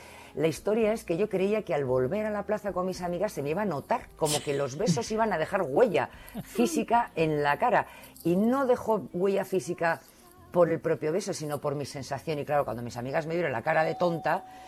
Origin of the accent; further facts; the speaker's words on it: Estella, Navarre, Spain; se produjo por la noche en las fiestas de mi pueblo, en Estella